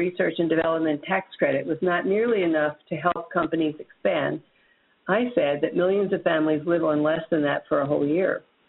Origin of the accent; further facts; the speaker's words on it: Ohio, United States; You know, I'm from Ohio, and it's a state that went from mostly Democratic districts to mostly Republican districts in 2010.